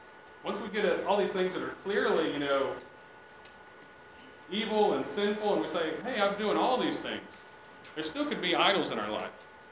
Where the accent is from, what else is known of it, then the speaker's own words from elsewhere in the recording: Alabama, United States; I'm from Alabama. A lot of people where I'm from, small town, they still live there, you know?